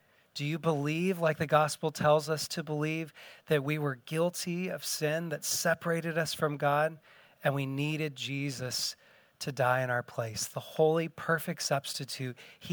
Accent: United States; And as an American, I've had a hard time understanding this concept

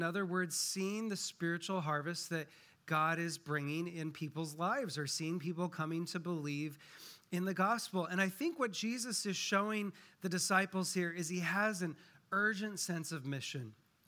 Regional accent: Washington, United States; I grew up in a small town that was just surrounded by wheat fields.

